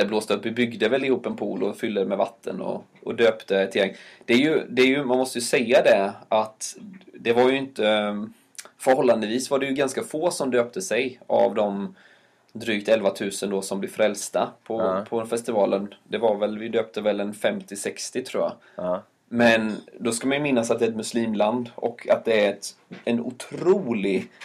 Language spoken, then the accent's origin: Swedish; Sweden; Nej, jag är fortfarande väldigt svensk. Ja. Jag glömmer inte mina rötter på det sättet.